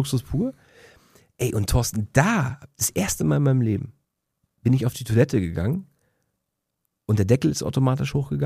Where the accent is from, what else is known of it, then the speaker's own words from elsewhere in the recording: East Germany, Germany; Ich komme aus Ostdeutschland